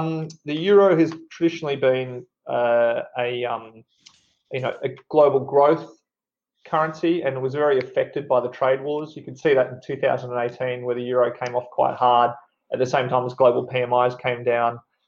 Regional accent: Australia; Consistent with my background, I focus on I'm an Australian.

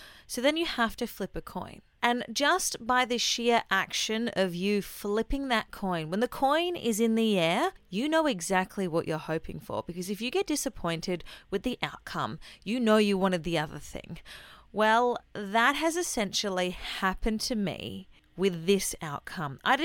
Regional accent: Australia; I'm Aussie

